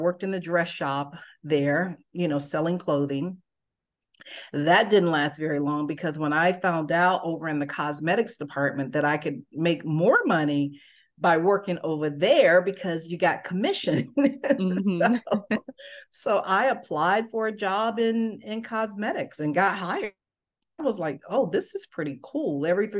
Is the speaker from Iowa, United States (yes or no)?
no; Winter Haven, Florida, United States; now in Atlanta, United States; I'm from Florida, born and raised in Florida, in a little town, Winter Haven, Florida.